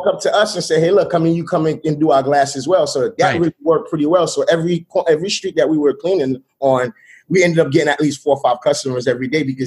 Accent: Brooklyn, New York, United States; And it was really tough growing up in Brooklyn

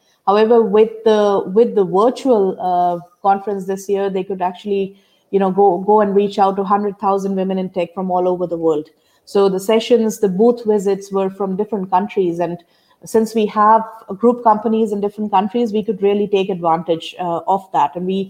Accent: India; now in Germany; I'm Indian, so I know it happens, you know, way back home in India

